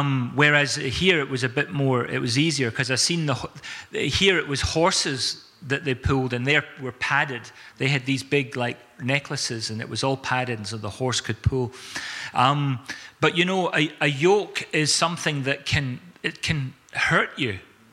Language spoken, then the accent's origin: English; South Africa; growing up in South Africa, we often seen the traditional way that oxen were yoked up together to do work.